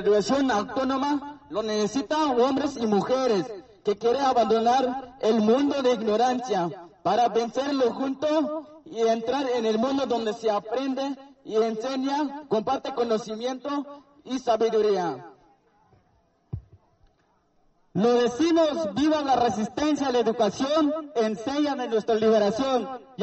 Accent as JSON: {"language": "Spanish", "region": "Chiapas", "country": "Mexico", "said": "Nosotros somos de Caracol 4 de Morelia, municipio Lezo Cabaña, región Ernesto Che Guevara."}